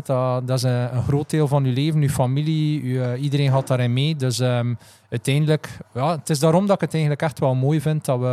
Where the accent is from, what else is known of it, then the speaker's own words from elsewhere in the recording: Menen, Flanders, Belgium; born there; in Menen, in mijn geboortestad, in de stad waar ik woon.